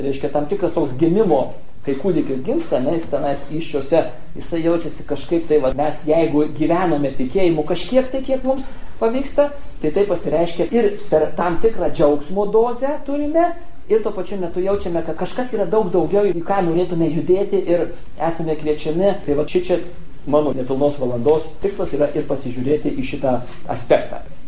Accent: Suvalkija, Lithuania; Matot, aš suvalkietis esu.

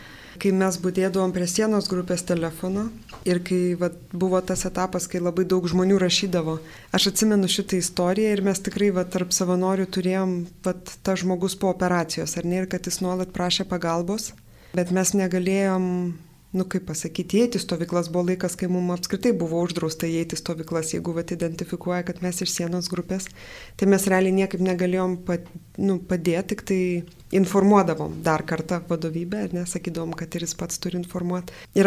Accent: Kaunas, Kaunas County, Lithuania; kadangi Kaunas, aš iš Kauno

